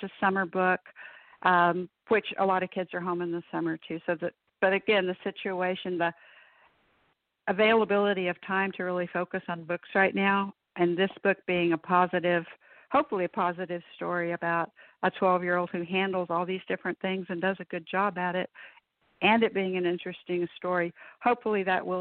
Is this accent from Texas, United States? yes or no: yes; Texas, United States; So having been to Europe a couple of times, It's always interesting when I say I'm from Texas, how excited people get, because Texas has kind of its own mystique.